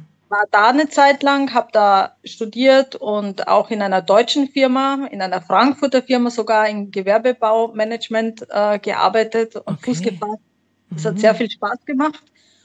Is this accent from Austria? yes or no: yes; Graz, Styria, Austria; born there; accent: Austrian; Aus der Steiermark, aus der wunderschönen Steiermark, aus Graz.